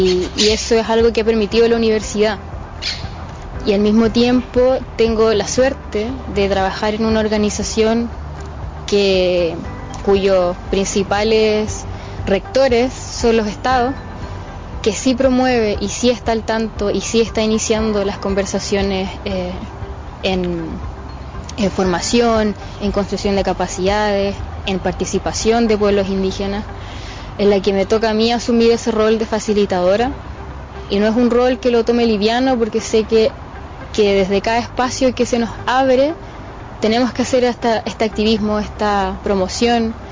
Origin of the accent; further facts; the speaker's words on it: Quilicura, Santiago Metropolitan Region, Chile; yo crecí en Quilicura, en el norte de Santiago, donde generalmente están ubicados los pueblos indígenas en las urbes, en la periferia